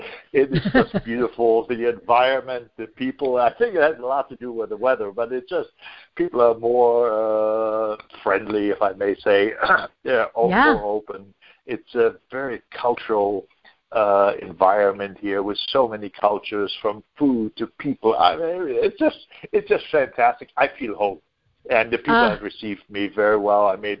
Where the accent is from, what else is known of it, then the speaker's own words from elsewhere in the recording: Buxtehude, Lower Saxony, Germany; moved away as an adult; now in United States; I came from Hamburg, a suburb of Hamburg in Buxtehude, and I lived on a dairy farm